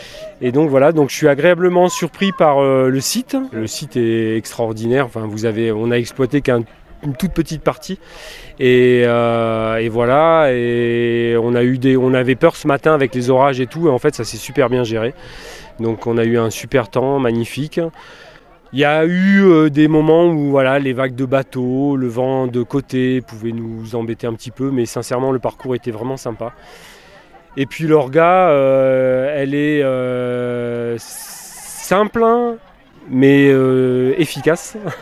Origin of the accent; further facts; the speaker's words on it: Toulouse, Occitanie, France; je viens de Toulouse